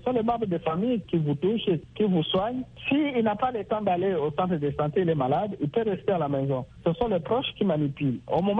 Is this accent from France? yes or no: no; DR Congo; chez nous en République démocratique du Congo